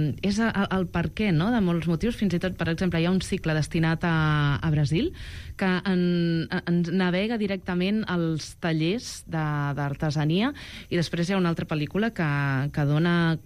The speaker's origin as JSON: {"language": "Catalan", "town": "Igualada", "region": "Catalonia", "country": "Spain", "said": "Igualada, que jo sóc d'Igualada, no?"}